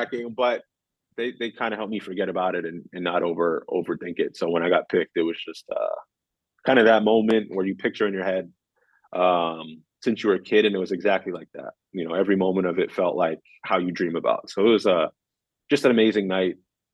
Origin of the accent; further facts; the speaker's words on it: Toronto, Ontario, Canada; being that I'm from Toronto.